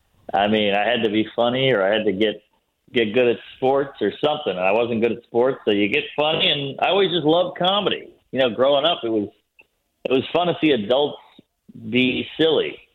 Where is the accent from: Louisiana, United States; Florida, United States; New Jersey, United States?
Louisiana, United States; New Orleans; I grew up outside the French Quarter in a dilapidated mansion